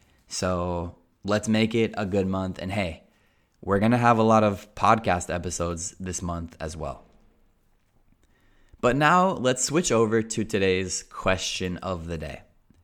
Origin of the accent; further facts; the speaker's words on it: Colorado, United States; now in Spain; I'm from Colorado, which is a cold place in general.